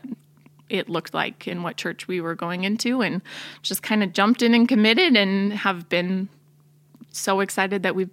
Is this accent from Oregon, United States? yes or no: yes; Portland, Oregon, United States; So I grew up in Portland, Oregon, and then I went to school at Bozeman